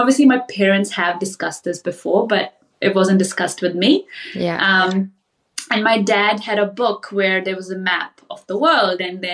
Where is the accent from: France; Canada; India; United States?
India; now in Auckland, New Zealand; leave my friends in India, like, you know. And I was like, yeah, it's okay. It looks the same as, like, my hometown.